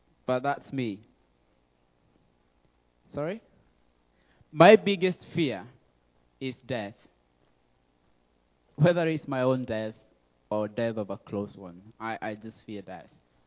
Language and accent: English; Kenya; I'm Black African. I'm Kenyan. And in Kenya, we have tribes. I'm one of these 43 tribes. And one of the tribes is called Kikuyu. So that's one of the tribes I come from.